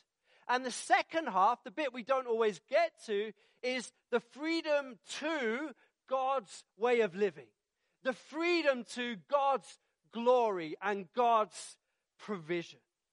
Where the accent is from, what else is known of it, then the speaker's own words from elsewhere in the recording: Hanwell, London, United Kingdom; born there; I was born in West London, in Hanwell, the other end of the Central Line.